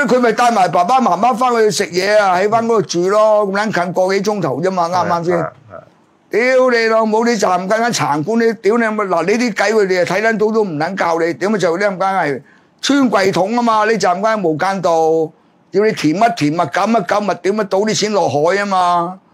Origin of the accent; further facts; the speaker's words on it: China; 我作為中國人啊，就話你哋嘅政治智慧咧衰撚過清政府。